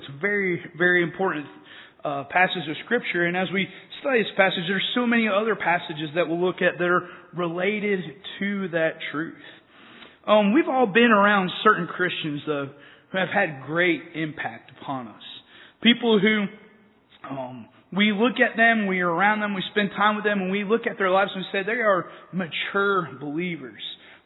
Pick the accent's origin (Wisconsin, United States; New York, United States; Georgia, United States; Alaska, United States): Georgia, United States; He was the pastor at the church where I grew up in Georgia.